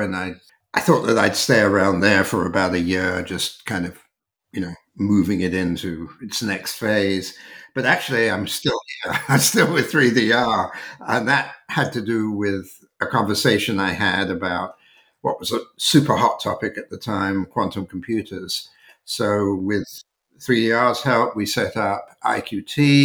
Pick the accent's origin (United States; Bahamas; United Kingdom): United Kingdom; London; born there; I was born in North London, actually just outside of North London.